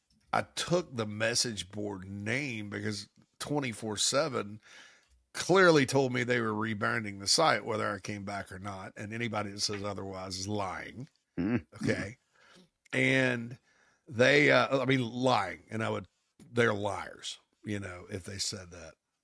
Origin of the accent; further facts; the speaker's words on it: Spartanburg, South Carolina, United States; I am from Spartanburg. He talks like people from Spartanburg talk.